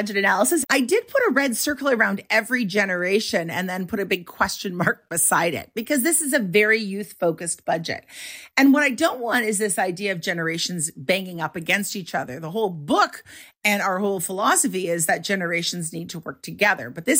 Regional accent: Canada; We thought, oh, we're Canadian. We're nicer than that.

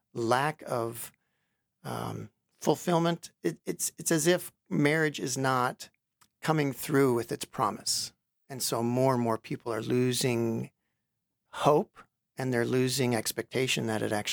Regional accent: Minnesota, United States; I grew up in Minnesota.

